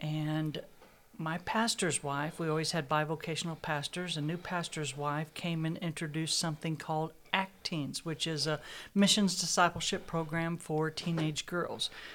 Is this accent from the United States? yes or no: yes; Missouri, United States; I grew up near St. Louis, and I was a St. Louis Cardinals fan.